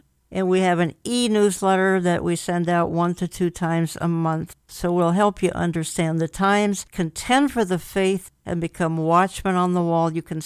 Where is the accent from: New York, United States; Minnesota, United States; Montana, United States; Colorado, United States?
Minnesota, United States; Minneapolis; the George Floyd incident in my hometown of Minneapolis